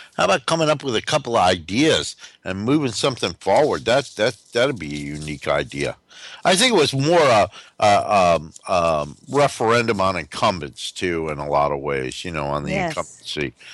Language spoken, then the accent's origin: English; Newark, New Jersey, United States; New Jersey is a great state to be from. Especially if you're from Newark, New Jersey, like I was.